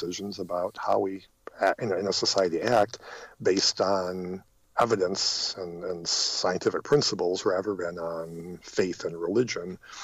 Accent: Detroit, Michigan, United States; I'm originally from the Detroit area, so this is a period that's also of particular interest to me.

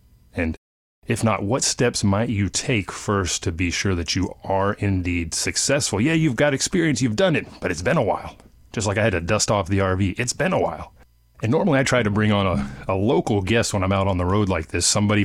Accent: Texas, United States; I'm from Texas. That's the Lone Star State.

